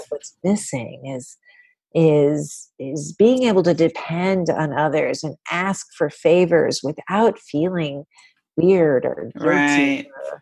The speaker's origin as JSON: {"language": "English", "town": "Chicago", "region": "Illinois", "country": "United States", "tie": "born or raised there", "moved": "as an adult", "said": "I returned to Chicago. That's my hometown mm-hmm. to have her."}